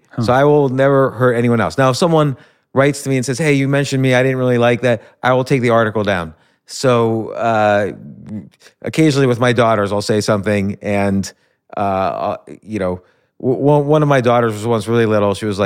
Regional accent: New York, United States; born there; I was born in New York.

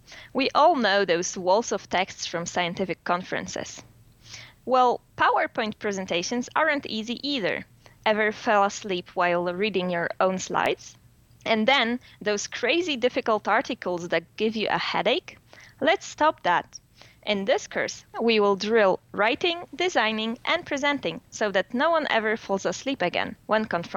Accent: Warsaw, Masovian Voivodeship, Poland; English is a second language; from Warsaw.

